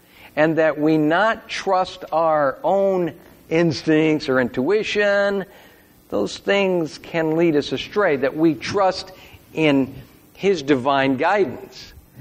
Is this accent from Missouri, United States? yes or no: yes; Missouri, United States; I mean, I was from Missouri too, but not Missouri, you know.